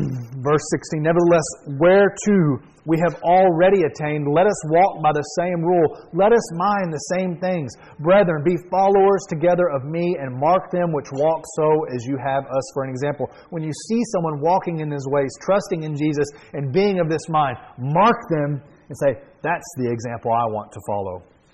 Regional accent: United States; I'm an American, and I want to be patriotic.

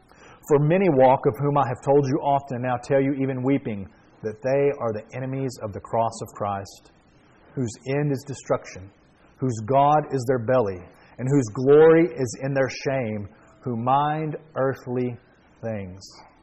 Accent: United States; I'm an American, and I want to be patriotic.

